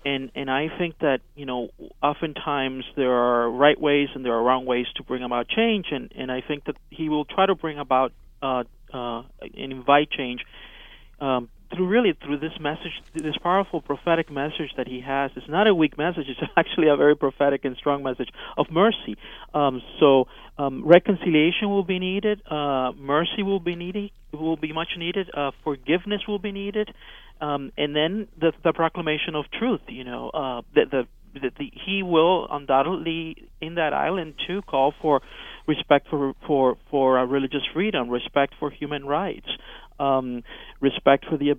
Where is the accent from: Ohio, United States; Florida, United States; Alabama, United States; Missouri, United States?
Florida, United States; Miami; growing up as a Cuban American, and then growing up in the United States, and going through elementary school, junior high, high school, etc., and growing up in Miami